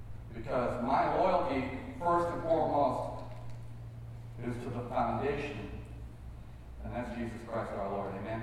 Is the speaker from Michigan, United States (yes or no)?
no; Texas, United States; I'm from Texas, we always say Holy Ghost.